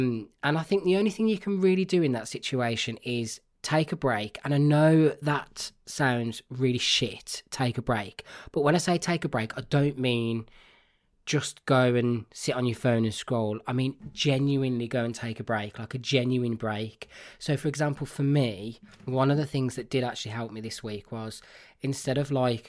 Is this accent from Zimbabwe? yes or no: no; Birmingham, West Midlands, United Kingdom; I feel like I've got a really common accent. I was brought up in Birmingham, which is, you know, everyone hates the accent anyway